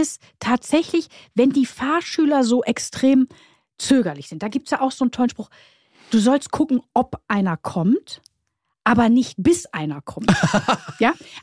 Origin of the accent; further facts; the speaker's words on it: Duisburg, North Rhine-Westphalia, Germany; Ich komme ja aus Duisburg